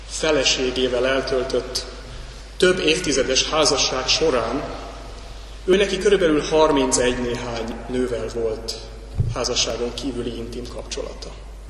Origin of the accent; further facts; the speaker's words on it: Pest, Hungary; A szomszéd nem is lakott ott, Budapestről járt ki, csak a hétvégéket töltötte nálunk ott a főváros környékén.